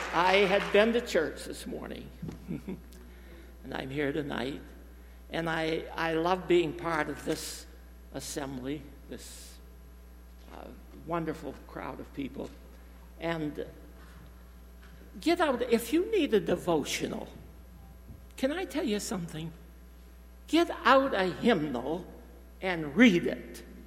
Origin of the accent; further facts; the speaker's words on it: Maine, United States; I was in my Sunday school class in Maine. I had a home in Maine. I was raised in Maine. I was a farm boy.